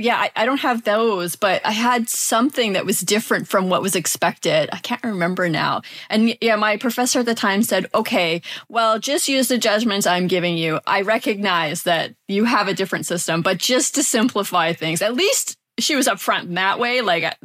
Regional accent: Canada; I'm Canadian

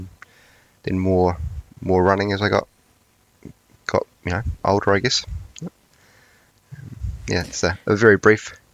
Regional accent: Christchurch, Canterbury, New Zealand; So I grew up in Christchurch

